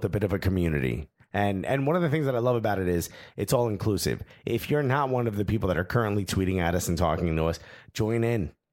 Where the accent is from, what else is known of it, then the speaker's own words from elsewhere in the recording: Newark, New Jersey, United States; No, I grew up in Newark.